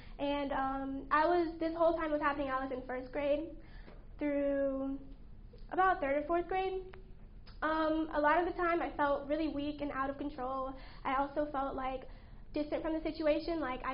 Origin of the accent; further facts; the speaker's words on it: New York, United States; born there; So I was born in New York to a very young mother. She was only 17.